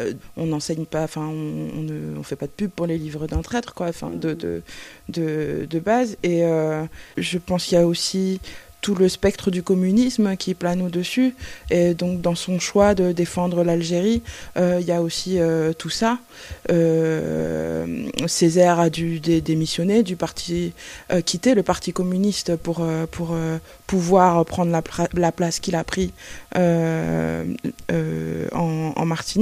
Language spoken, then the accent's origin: French; Senegal; moi j'ai grandi au Sénégal. J'allais dans une librairie à Dakar qui s'appelle Les Quatre Vents